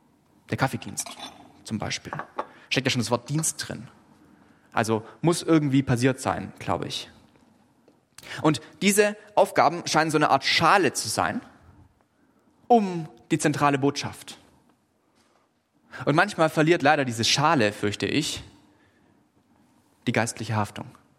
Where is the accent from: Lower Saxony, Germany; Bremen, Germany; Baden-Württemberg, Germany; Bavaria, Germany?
Baden-Württemberg, Germany; Ich komme aus Oberschwaben, das wisst ihr, ja? Da sind die Schützengräben ganz klar. Das ist nah an der bayerischen Grenze, da muss man sich abgrenzen.